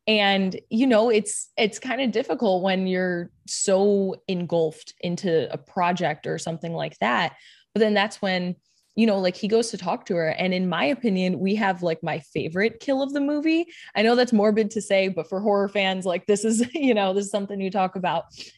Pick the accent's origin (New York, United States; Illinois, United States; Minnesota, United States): Illinois, United States; Chicago; I'm from Chicago for anyone who doesn't know.